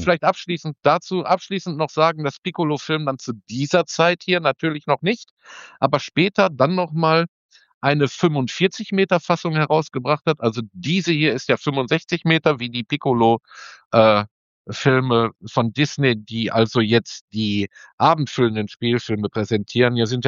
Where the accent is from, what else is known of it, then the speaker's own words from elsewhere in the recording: Moers, North Rhine-Westphalia, Germany; Ich bin ja ursprünglich aus der Stadt Moers, da bin ich aufgewachsen.